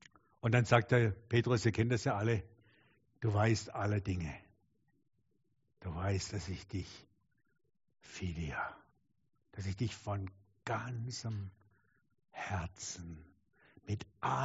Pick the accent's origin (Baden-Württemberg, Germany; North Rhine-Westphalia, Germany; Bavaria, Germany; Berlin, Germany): Baden-Württemberg, Germany; Ich bin aus dem Schwabenland und die können ja auch fast ähnlich wie die Schweizer schaffe Hüsle bauen, gell?